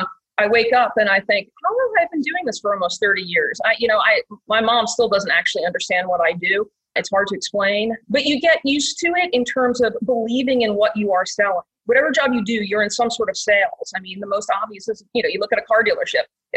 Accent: New York, United States; I grew up in upstate New York. Woodstock was in my school district.

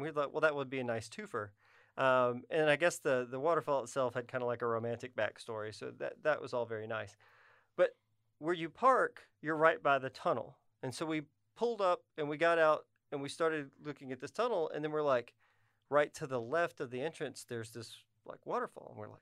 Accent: Texas, United States; I grew up in Southeast Texas.

